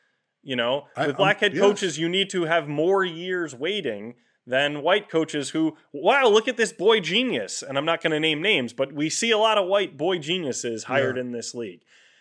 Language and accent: English; Northeast, United States; Maybe it's because I'm from Northeast.